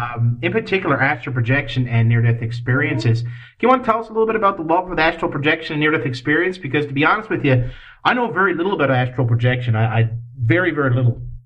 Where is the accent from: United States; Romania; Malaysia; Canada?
Canada; Newfoundland and Labrador; I'm from Newfoundland, which is the most Irish island on the planet. We're about as Irish as you can get, with still having a maple leaf on our chest.